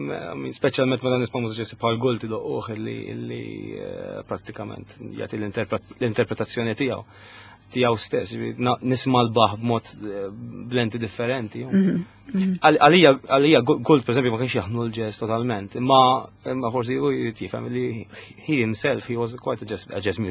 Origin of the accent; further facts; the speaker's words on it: Cospicua, Southern Harbour, Malta; Aħna jiena ġeneralment minn Bormla. Born Lisi, papa minn Birgu, ġifieri aħna minn hemmhekk. Mbagħad pratikament immuvjajna il-pjeta.